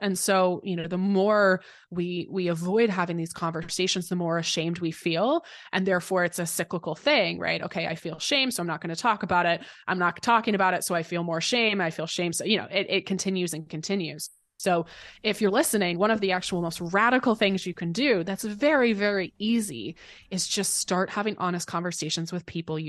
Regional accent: United States; And I can speak as an American, but I know that this is the reality for most countries

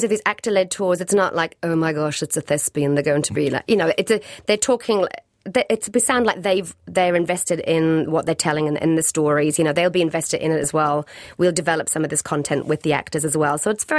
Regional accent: Wallsend, North East England, United Kingdom; moved away; In Wall's End, which is the northeast of England.

